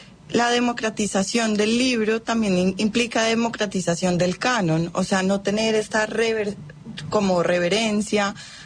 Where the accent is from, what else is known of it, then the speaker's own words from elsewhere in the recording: Bogotá, Bogotá D.C., Colombia; Nací en Bogotá, que es una ciudad que queda arriba en las montañas, a 2.600